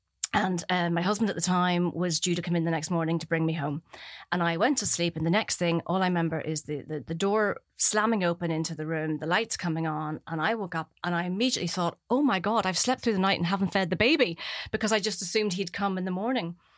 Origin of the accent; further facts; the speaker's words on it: Belfast, Northern Ireland, United Kingdom; growing up in the 70s, 80s, Belfast